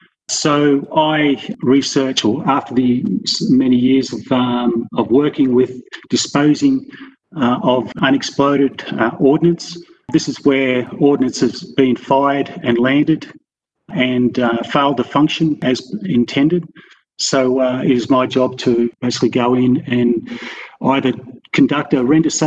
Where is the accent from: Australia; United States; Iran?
Australia; New South Wales; I was born in New South Wales, in a small town on top of the Blue Mountains. It was called Willerowing, with a population about 2,000 people, so much of a bush kid.